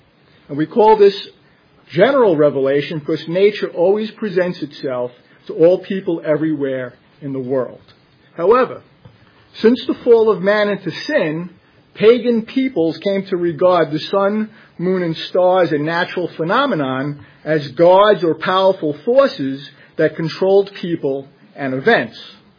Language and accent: English; Brooklyn, New York, United States; Well, growing up in Brooklyn, I enjoyed spending summer vacations on my grandparents' farm in upstate New York.